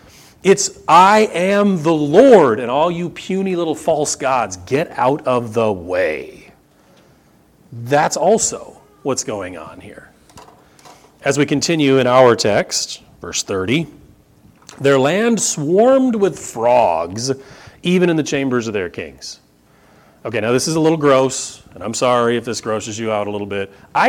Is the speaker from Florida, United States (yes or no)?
no; Michigan, United States; I know I grew up in Michigan where there's a lot more water